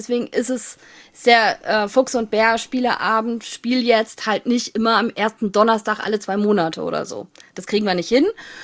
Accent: Germany; Ja, da waren wir zusammen als Deutsche eingeladen.

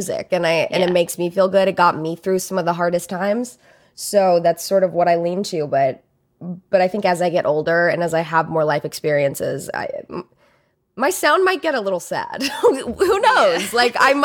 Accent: Alabama, United States; I grew up in Alabama, so I have, like, I love country music, like, real country music.

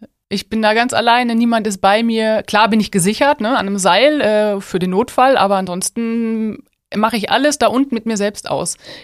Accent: Marl, North Rhine-Westphalia, Germany; born there; now in Essen, Germany; Geboren in Mahl.

